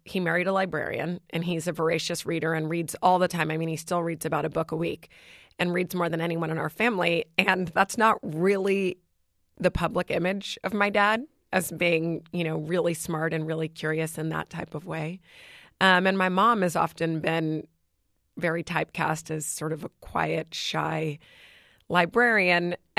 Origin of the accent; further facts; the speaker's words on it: Austin, Texas, United States; it was going to concerts when I grew up in Austin